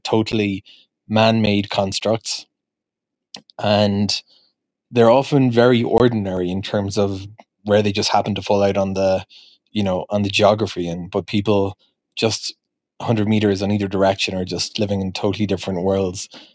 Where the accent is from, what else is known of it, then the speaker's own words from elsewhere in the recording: Ireland; growing up, I would read the news from Israel, growing up in Ireland, that is